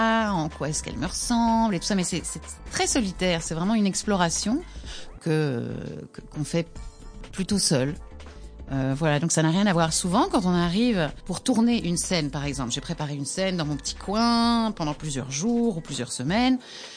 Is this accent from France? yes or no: no; La Louvière, Wallonia, Belgium; Mais j'ai commencé à l'académie de ma ville, parce que je viens de la Louvière.